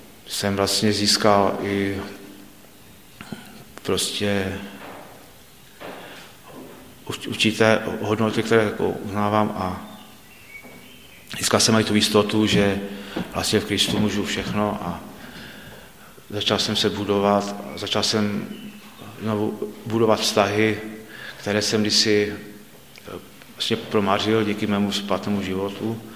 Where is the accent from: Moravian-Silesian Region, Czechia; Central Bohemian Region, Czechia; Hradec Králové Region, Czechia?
Moravian-Silesian Region, Czechia; Místek; jsem se ocitl v azylovém domě u nás v Místku